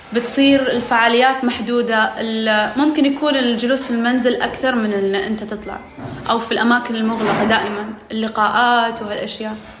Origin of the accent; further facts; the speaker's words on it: Saudi Arabia; now in Germany; وجيت من السعودية، وصار لي في ألمانيا 2 سنين و8 شهور.